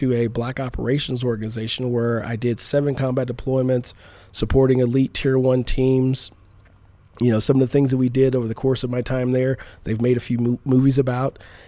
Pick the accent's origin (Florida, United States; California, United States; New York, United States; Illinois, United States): California, United States; Oakland; And I grew up in the inner city streets of Oakland, California. And so growing up in Oakland, California, I saw a lot of things that kids shouldn't see.